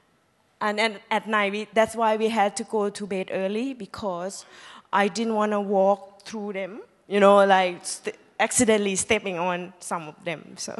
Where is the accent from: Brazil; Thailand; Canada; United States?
Thailand; English is a second language; Even though I came from Thailand, but I didn't remember any of those when I was young that I had to face, you know, all those things.